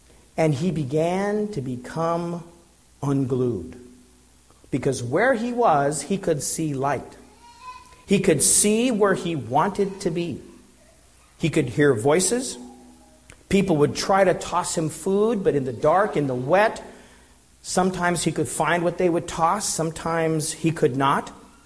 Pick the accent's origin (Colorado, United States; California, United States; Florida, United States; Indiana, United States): Colorado, United States; Denver; I'm from Denver, and I used to like to go outside of town around Golden and places and go into the caves, natural occurring caves.